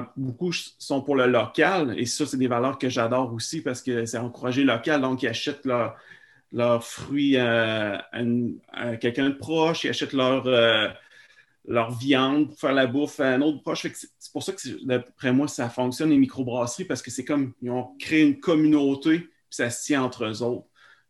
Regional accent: Quebec, Canada; c'était vraiment mon coin de pays. Je voulais montrer en premier parce que les gens gagnent à venir en Gaspésie, en Bas-Saint-Laurent.

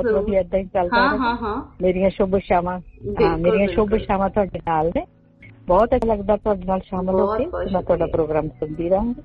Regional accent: Chandigarh, India; ਤੇ ਬੇਟੀ ਮੈਂ ਚੰਡੀਗੜ੍ਹ ਤੋਂ ਆਈ ਹੋਈ ਹਾਂ

